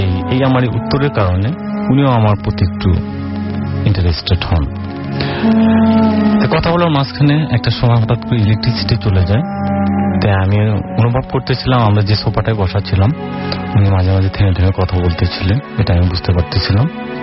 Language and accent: Bangla; Bogura, Rajshahi Division, Bangladesh; আমার গ্রামের বাড়ি বগুড়া, শহরে আমাদের বাসা আছে, গ্রামে আমাদের বাসা আছে, তো এখানে থাকি না।